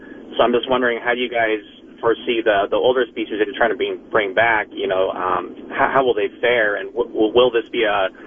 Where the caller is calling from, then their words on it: San Jose, California, United States; Anyway, I'm calling from San Jose